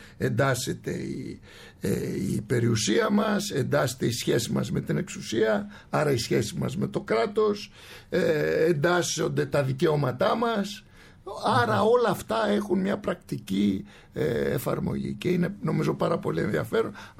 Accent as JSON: {"language": "Greek", "town": "Athens", "region": "Attica", "country": "Greece", "tie": "born or raised there", "said": "Είμαι Αθηναίος πελοποννησιακής καταγωγής, δηλαδή γεννημένος στην Αθήνα και εγώ και ο πατέρας μου, αλλά και το, η γενιά, ας το πούμε, και ο παππούς μου"}